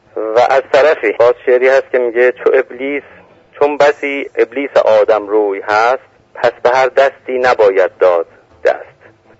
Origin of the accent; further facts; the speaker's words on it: Tehran, Tehran Province, Iran; born there; 46 سالمه، زادگاهم تهران